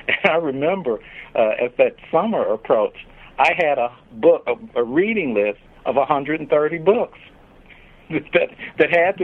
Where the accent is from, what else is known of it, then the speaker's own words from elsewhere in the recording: Chicago, Illinois, United States; Heck, I grew up in Chicago and thought I knew a lot about the history of Chicago